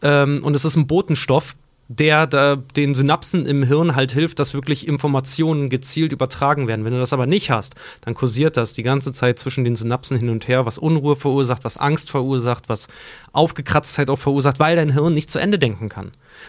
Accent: Germany; Ich bin halt aufgewachsen so im Nachwende-Deutschland

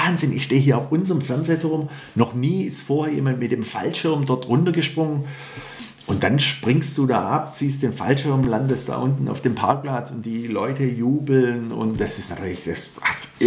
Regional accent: Stuttgart, Baden-Württemberg, Germany; Ich bin hier in Stuttgart-Möhringen, meine Heimat, bin ich aufgewachsen.

